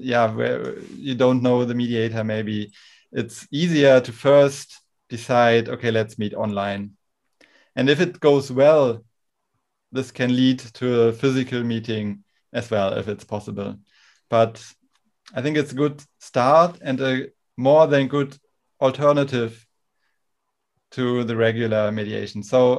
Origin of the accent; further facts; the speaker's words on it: Germany; Growing up in Germany, I went to a German school, so this influenced me in a specific way.